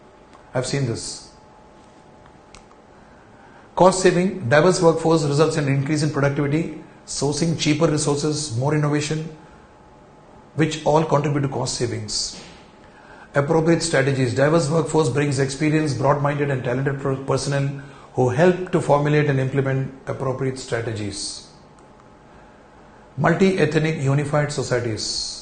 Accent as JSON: {"language": "English", "country": "India", "second_language": "English", "said": "When I, as an Indian, is interacting with a Japanese"}